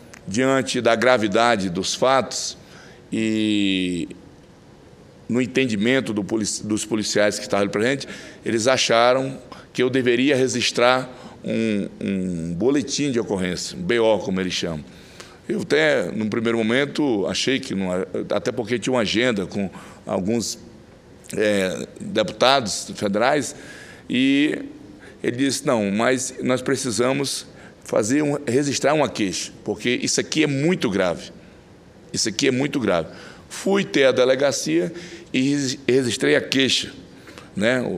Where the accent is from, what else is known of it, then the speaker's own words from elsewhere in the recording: Rio Branco, Acre, Brazil; eu estou falando porque nasci e me criei em Rio Branco